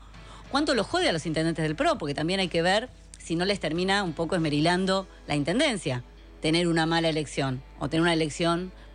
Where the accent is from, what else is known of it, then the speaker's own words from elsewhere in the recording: Buenos Aires Province, Argentina; como bonaerense lo digo